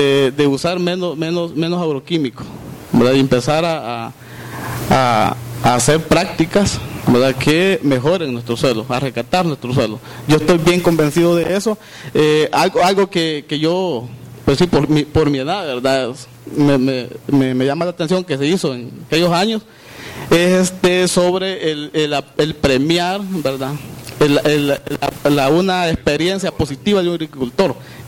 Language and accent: Spanish; Huaymango, Peru; yo soy un agricultor de Huaymango